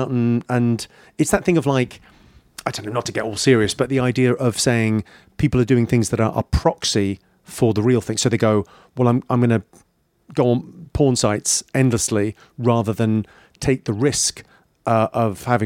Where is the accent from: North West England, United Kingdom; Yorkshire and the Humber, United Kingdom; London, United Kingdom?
London, United Kingdom; born there; So I carry an Irish passport. I'm a first generation Irish immigrant. So my parents moved over in the early 70s. I was born in London, just outside London. But like, it's an Irish family. Everyone spoke with an Irish accent at home.